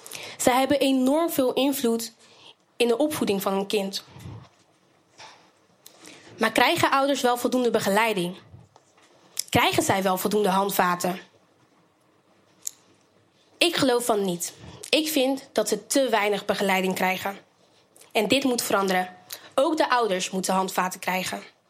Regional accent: Rotterdam, South Holland, Netherlands; Ook dat wij als Rotterdammers ons geroepen voelen samen het verschil te kunnen maken.

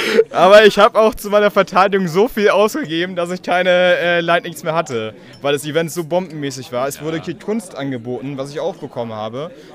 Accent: Hanover, Lower Saxony, Germany; Ja, ich komme aus Hannover

